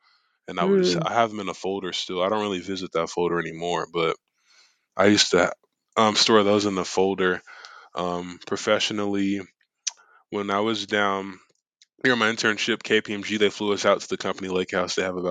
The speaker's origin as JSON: {"language": "English", "town": "Houston", "region": "Texas", "country": "United States", "said": "And I am from Houston, Texas."}